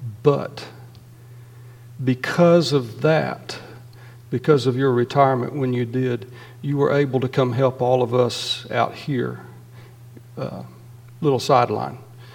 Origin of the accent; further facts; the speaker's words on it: South Carolina, United States; And when I grew up in South Carolina, and my parents, I won't say they sent me, they allowed me to go to Abilene Christian University all the way from South Carolina